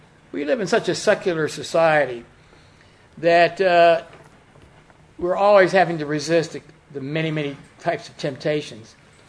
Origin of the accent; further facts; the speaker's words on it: Texas, United States; and then growing up in Texas, I was always inspired by the Battle of the Alamo